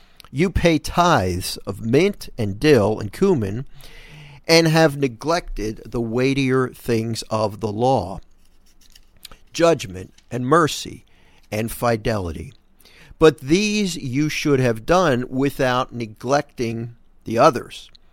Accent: Philadelphia, Pennsylvania, United States; I'm from Philly. I'm from Philadelphia. Grew up in the northeast section of Philadelphia. Live in South Jersey, right over the bridge from Philly.

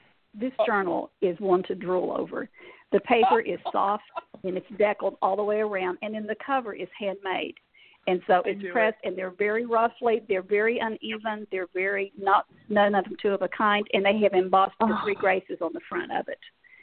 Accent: Kentucky, United States; I'm all over the board because I grew up in Eastern Kentucky.

